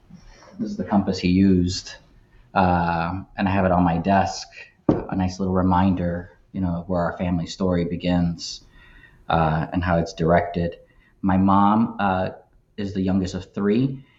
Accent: New Jersey, United States; So working class Cuban immigrant parents, literally born and raised in Hudson County. Literally the first time I think I left, it was for college.

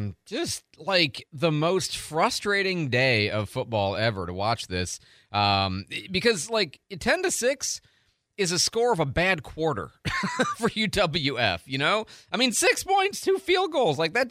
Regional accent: Pontiac, Michigan, United States; born there; you got to understand I was born in the Detroit area. I was born in Pontiac, Michigan

